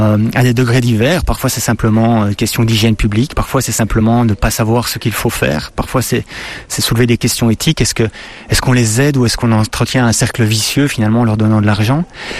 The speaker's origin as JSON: {"language": "French", "town": "Liège", "region": "Wallonia", "country": "Belgium", "said": "On est liégeois"}